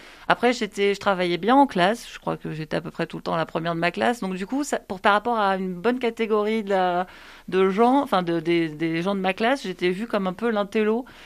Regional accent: Saint-Cloud, Île-de-France, France; also born or lived in Garches / Rueil-Malmaison; Alors, je suis née à Saint-Cloud, dans les Hauts-de-Seine, et j'ai grandi dans les Hauts-de-Seine toute ma vie, à Garches et Rueil-Malmaison.

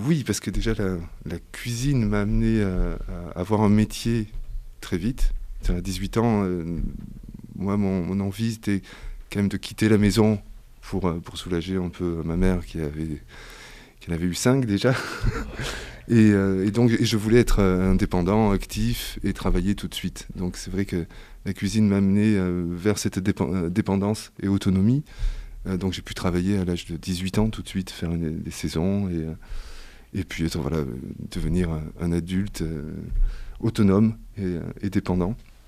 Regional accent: Marseille, Provence-Alpes-Côte d'Azur, France; born there; je suis né à Marseille, en plein centre. Et ensuite, à 6 mois, je me suis retrouvé avec mes grands-parents, parce que ma mère a dû déménager à Sète.

